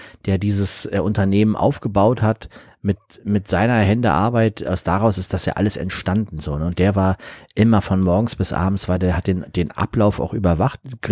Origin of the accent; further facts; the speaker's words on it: Berlin, Germany; Wir sind ja früher als Kinder in Berlin, sind wir auch von hinten an so eine Bäckerei rangegangen.